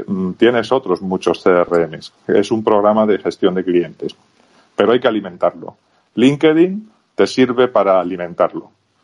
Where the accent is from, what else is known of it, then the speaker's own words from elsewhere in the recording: Spain; now in Chile; los que somos españoles como yo, que llevo ya 8 años viviendo en Chile y viajando y trabajando por otros países